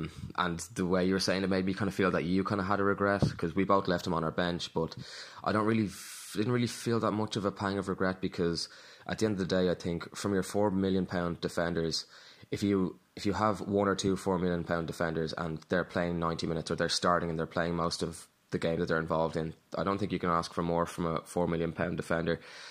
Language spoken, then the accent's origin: English; Dublin, Leinster, Ireland; I'm from Dublin, Ireland, and I run a media production company here in Dublin.